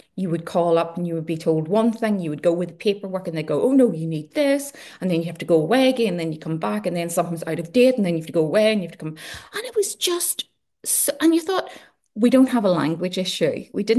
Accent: Northern Ireland, United Kingdom; when I grew up in Northern Ireland back in the Troubles

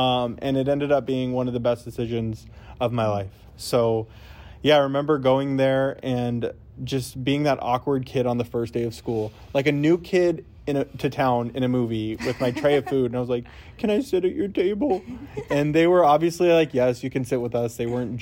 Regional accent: California, United States; So I grew up in California, Central Valley.

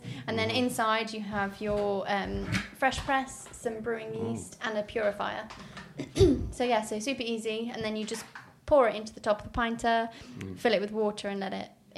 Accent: Derby, East Midlands, United Kingdom; I'm actually from Derby, so I'm officially a northerner.

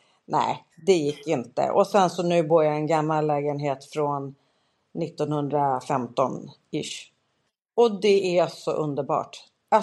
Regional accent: Bromma, Stockholm County, Sweden; Jag är uppväxt då i Bromma där vi bodde i ett hus från 1910 kanske.

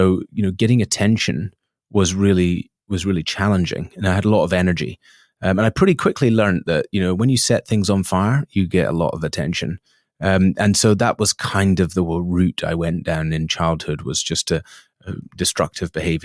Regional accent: Isle of Mull, Scotland, United Kingdom; born there; So I was born on the Isle of Mull, which is a small island, 50 miles by 25 miles, sort of in the shape of Britain on the west coast of Scotland. I was born there in 1980.

